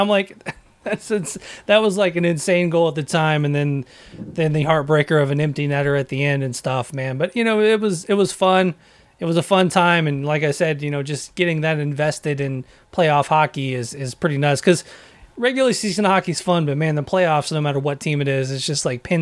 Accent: Nashville, Tennessee, United States; like I civic pride, you know, I grew up in Nashville.

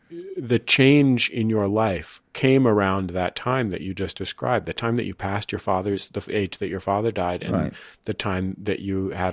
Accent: San Francisco, California, United States; I'm from San Francisco.

